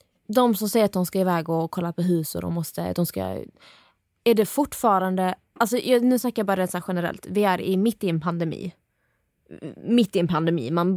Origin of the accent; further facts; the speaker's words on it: Skåne, Sweden; accent: Scanian; now in Stockholm, Sweden; Ända sedan jag flyttat till Stockholm så har folk påpekat hur jag pratar. Och de säger att jag ändrar min dialekt. Och jag pratar inte skånska längre. Och jag försöker prata stockholmska.